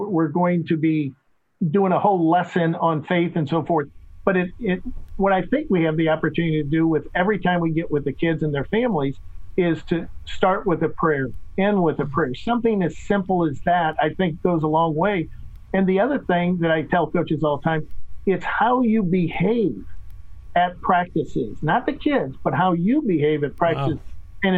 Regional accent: Kirkwood, Missouri, United States; Well, I'm a cradle Catholic. I grew up here in Kirkwood, Missouri, went to St. Peter Catholic Church in Kirkwood.

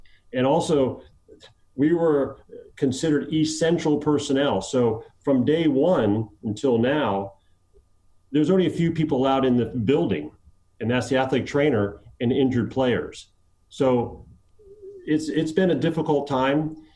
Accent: Washington, District of Columbia, United States; also born or lived in Miami; I was born in Miami in the early 60s during the Bay of Pigs invasion. My dad was involved with that. We then moved to Washington, D.C. I went to Blessed Sacrament right up there on Chevy Chase Circle.

